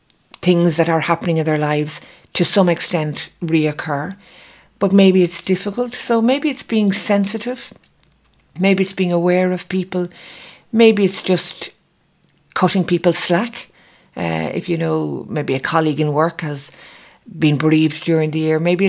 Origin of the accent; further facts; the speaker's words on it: Ireland; And I think as Irish people, we're really good at that.